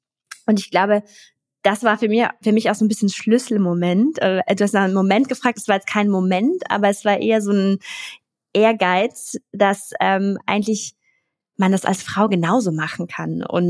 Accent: Trentino-Alto Adige, Italy; moved away as an adult; Südtirol ist wunderschön und ich liebe meine Heimat total.

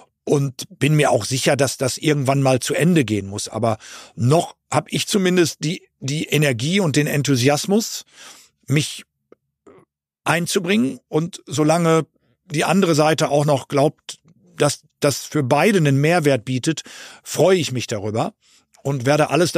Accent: North Rhine-Westphalia, Germany; Ich bin Westfale

